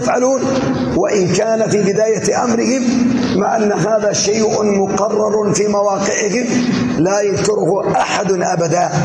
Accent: Yemen; لسنا في شك من ديننا ومن بلادنا اليمن اليمن الحبيب

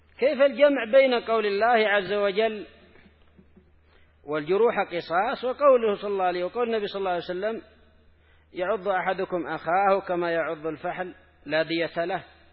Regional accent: Yemen; ومن فضل الله عندنا في اليمن، يعني لما كانوا قبائل

